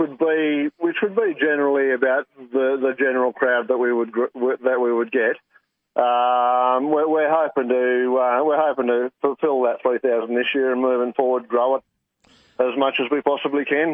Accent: Glen Innes, New South Wales, Australia; Well, mate, I'm born and bred in Glen Innes.

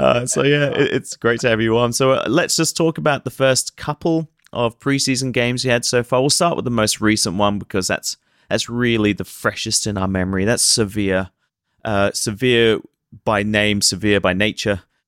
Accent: Whitchurch, South East England, United Kingdom; also born or lived in Cambridge; I was born in Cambridge, but I grew up in Whitchurch, which is north of Hampshire, south of Berkshire.

